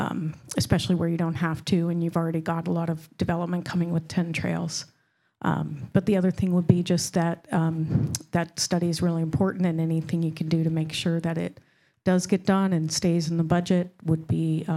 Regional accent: Black Diamond, Washington, United States; now in Bellevue, United States; I live in Bellevue, and I grew up in Black Diamond

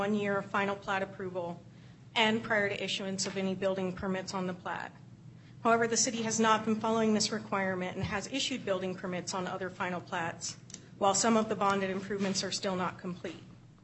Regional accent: Black Diamond, Washington, United States; now in Bellevue, United States; I'm from Bellevue, and I grew up in Black Diamond.

